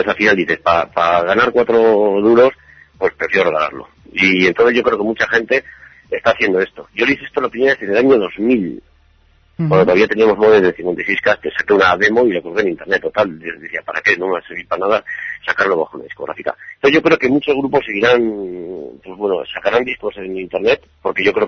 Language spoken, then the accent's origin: Spanish; Getxo, Basque Country, Spain; Sí, somos de Vizcaya. Yo soy de Getxo